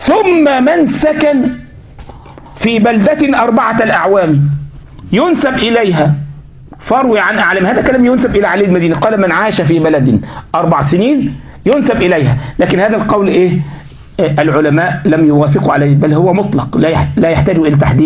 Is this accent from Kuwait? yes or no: no; Egypt; لكن عندنا في مصر يقول لك ايه القاهرة الكبرى